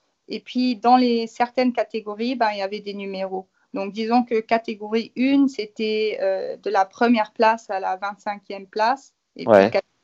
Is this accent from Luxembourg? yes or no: yes; Luxembourg; je suis du Luxembourg.